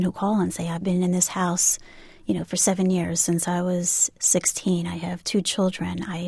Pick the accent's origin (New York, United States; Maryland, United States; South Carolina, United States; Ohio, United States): New York, United States; Brooklyn; People often ask me when I tell them my story, where are you from, Iran? And I tell them, you know, I'm from Brooklyn.